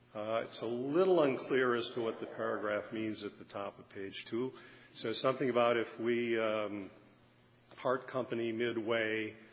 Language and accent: English; Rice Lake, Wisconsin, United States; I'm from Rice Lake.